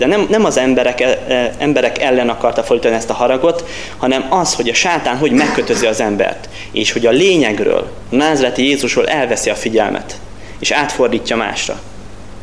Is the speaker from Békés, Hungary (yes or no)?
no; Szeged, Csongrád-Csanád, Hungary; mert mi Alföldről jövünk, Szegedről, hát nekünk ez minden izgalmas, ami nem egyenes